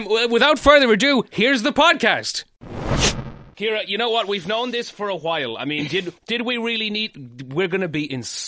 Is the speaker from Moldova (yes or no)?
no; Ireland; as Irish people, I think we're probably the friendliest people in Europe in a weird way. We're very talkative.